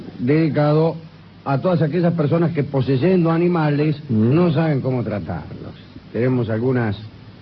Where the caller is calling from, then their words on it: Buenos Aires, Argentina; Hola, soy un oyente de Capital y Gran Buenos Aires